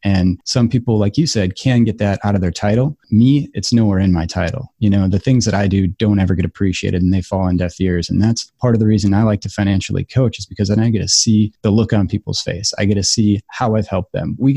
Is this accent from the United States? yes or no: yes; United States; We're calling it a job because we're American.